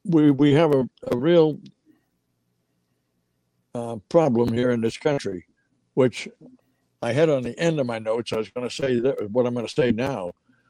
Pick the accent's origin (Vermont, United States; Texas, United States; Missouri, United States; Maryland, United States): Vermont, United States; And I'm from Vermont. I was teaching in a high school in Vermont.